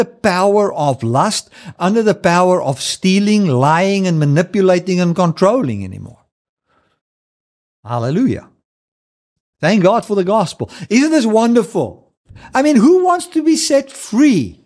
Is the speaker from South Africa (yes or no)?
yes; South Africa; born there; I am not a South African Christian. I am a Christian that have been born in South Africa.